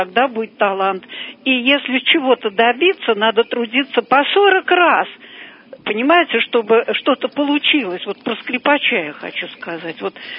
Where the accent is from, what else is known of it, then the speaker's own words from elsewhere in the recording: Moscow, Russia; Я из Москвы